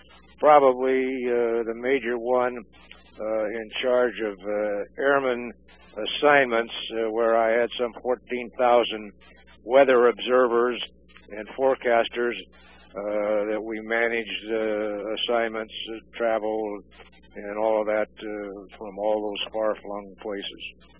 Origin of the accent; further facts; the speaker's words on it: Washington, United States; my home state of Washington, I'm proud